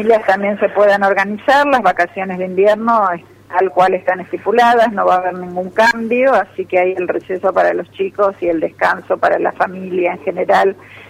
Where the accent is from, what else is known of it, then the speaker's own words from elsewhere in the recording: Santa Fe, Argentina; como santafesinos y como argentinos